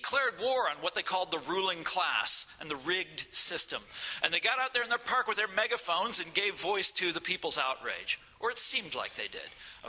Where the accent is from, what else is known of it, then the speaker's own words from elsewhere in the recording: Kansas, United States; For what we call, I'm from Kansas, for what we call out there, calamity howlers.